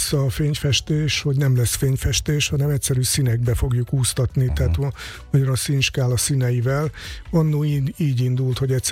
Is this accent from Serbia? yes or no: yes; Kishegyes, Vojvodina, Serbia; és értelemszerűen innen származom, Kishegyesről